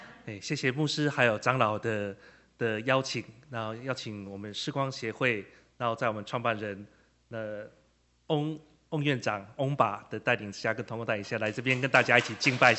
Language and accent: Chinese; Taiwan; 整个医院的棒子就交在我们台湾人本地的身上